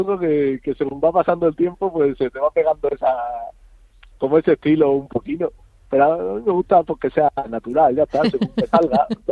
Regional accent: Cáceres, Extremadura, Spain; Yo soy de Cáceres. Wow. Yo soy de Cáceres ciudad

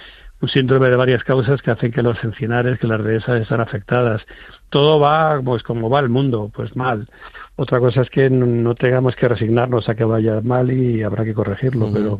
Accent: Madrid, Community of Madrid, Spain; now in La Granja, Spain; Yo soy de Madrid. Lo que pasa es que hace 30 y tantos años que vivo en un pueblo de Segovia, en Barsaín y La Granja, en la Sierra de Guadarrama, que por cierto, ahora ya es Parque Nacional.

